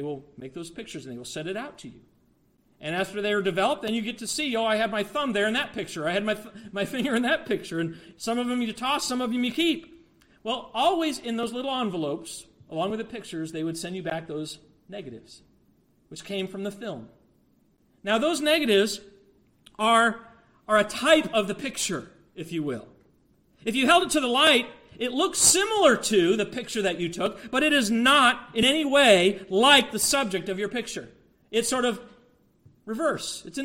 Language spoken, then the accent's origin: English; United States; this is just me as an American saying this